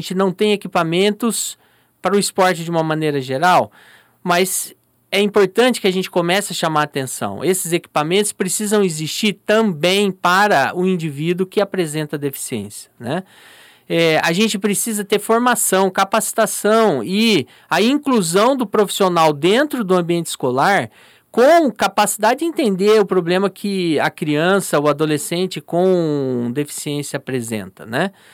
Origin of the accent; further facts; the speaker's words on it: Paraná, Brazil; moved away as an adult; now in Alagoas, Brazil; apesar do meu portão, não esconder que eu sou do Paraná, mas já há mais de 10 anos no estado.